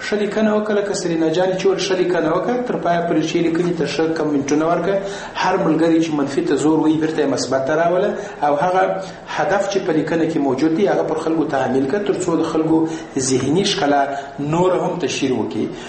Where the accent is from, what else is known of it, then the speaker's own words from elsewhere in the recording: Afghanistan; ما زه د افغانستان یم.